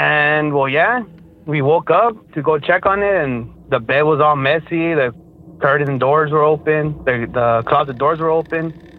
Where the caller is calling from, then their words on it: McAllen, Texas, United States; Yeah, I'm calling from McAllen, Texas.